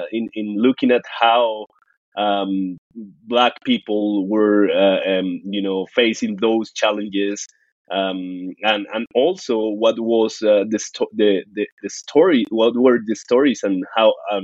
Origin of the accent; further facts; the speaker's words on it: Bogota, Bogotá Capital District, Colombia; English is a second language; So, I'm originally from Bogota, but being from Bogota and being Black is a particular experience, because usually people in Colombia and in the mountains where Bogota is located, they think that Black people don't exist here